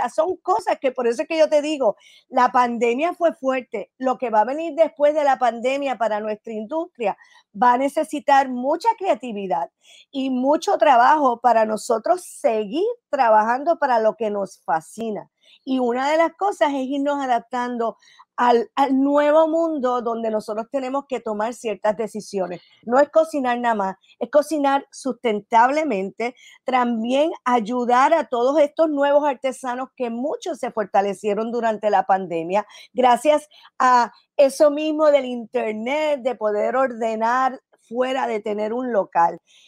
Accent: Puerto Rico; yo soy puertorriqueña de pura cepa, mi corazón está en Puerto Rico

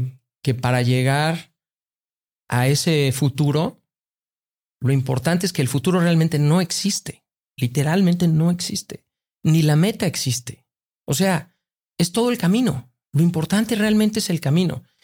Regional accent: Tuxpan, Veracruz, Mexico; moved away as an adult; also born or lived in New York; Entonces de ahí te llevé de mi infancia en Tuxpan a Nueva York, a banca, donde pues yo decía, ahora sí ya llegué.

